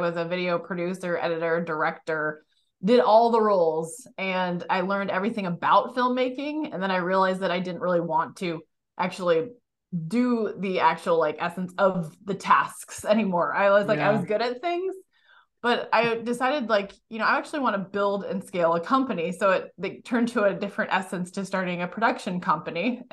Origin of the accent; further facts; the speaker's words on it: Seattle, Washington, United States; moved away as an adult; also born or lived in California; now in Arizona, United States; Originally, yes. I was born and raised in Seattle, probably my first 35 plus years of life.